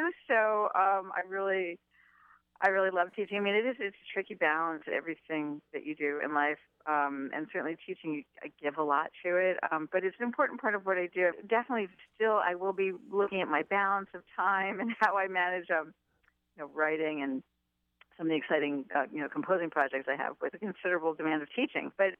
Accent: Pennsylvania, United States; So certainly with Pennsylvania being my home state and the region close to where I grew up was very meaningful to me.

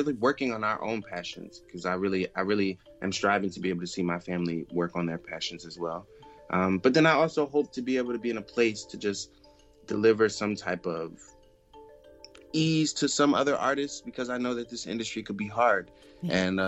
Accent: Philadelphia, Pennsylvania, United States; Growing up in North Philly, a lot of people may not know, but it's such a mixing pot of so many different people and cultures and stuff like that.

